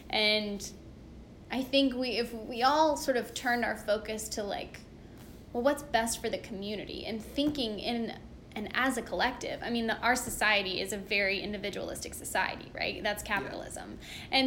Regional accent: United States; unknown subconscious stereotypes of the Middle East as being an American

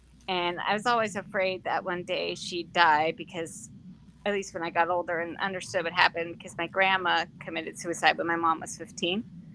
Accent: California, United States; also born or lived in Canoga Park; No, I was born in Canoga Park, California. I grew up mostly in San Fernando and Santa Clarita Valleys, a lot in apartments and mobile homes, because when I was really young, my parents got divorced.

